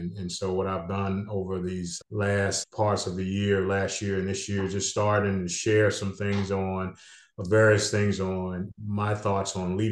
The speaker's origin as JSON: {"language": "English", "town": "Memphis", "region": "Tennessee", "country": "United States", "tie": "born or raised there", "said": "I was that kid that had to speak in church, Black, particularly down in the where I grew up in Memphis"}